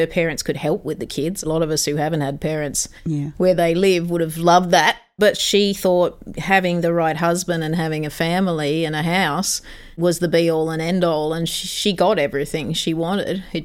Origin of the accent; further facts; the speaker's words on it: Canada; no man was going to give me what I wanted. Not growing up in Canada.